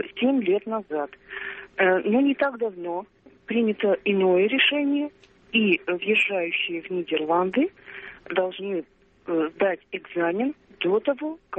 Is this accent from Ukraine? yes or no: no; Yekaterinburg, Sverdlovsk Oblast, Russia; я из Екатеринбурга.